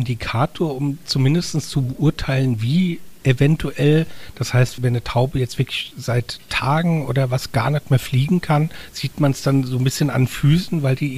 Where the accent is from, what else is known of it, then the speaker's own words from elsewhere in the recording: Mainz, Rhineland-Palatinate, Germany; ich als Mainzer